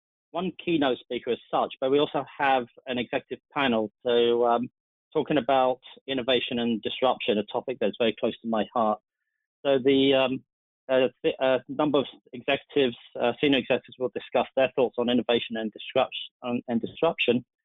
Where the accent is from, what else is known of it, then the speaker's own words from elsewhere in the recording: Toronto, Ontario, Canada; But first, let me say a few things about Toronto, my hometown. It's kind of nice to finish my role as the program chair at home.